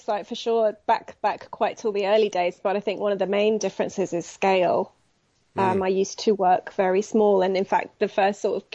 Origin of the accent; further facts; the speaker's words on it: United Kingdom; I guess I'm just being British and going, I don't really know.